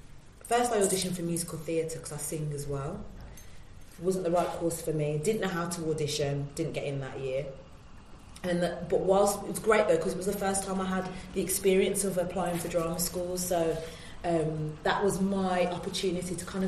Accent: Birmingham, West Midlands, United Kingdom; I'm from Birmingham. I didn't say also I'm of West Indian background. So my mum is Jamaican, my dad is Vincentian, which is a tiny island next to like St. Lucia. So I'm West Indian

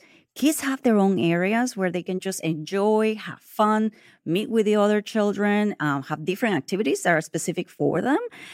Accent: Venezuela; I'm originally from Venezuela

